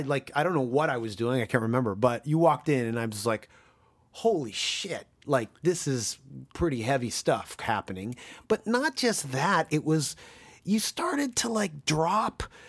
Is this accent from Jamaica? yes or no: no; Canada; when people would find out we're from Canada, that they would just go